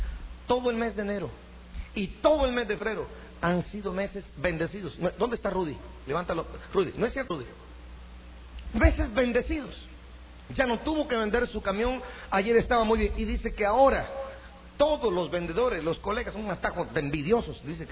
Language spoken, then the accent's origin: Spanish; Guatemala; Bueno, usted no es de por aquí, ¿verdad? Me dijo. No, soy, le digo, soy guatemalteco.